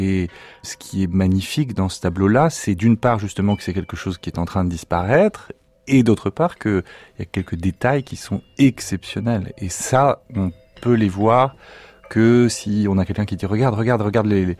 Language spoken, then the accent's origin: French; Paris, Île-de-France, France; born there; Je suis né à Paris, je suis allé au Louvre très souvent avec mes parents, avec l'école.